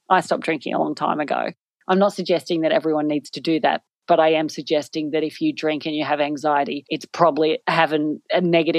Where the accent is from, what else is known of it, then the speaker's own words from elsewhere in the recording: Australia; now in London, United Kingdom; I'm an Australian comedian who lives in London.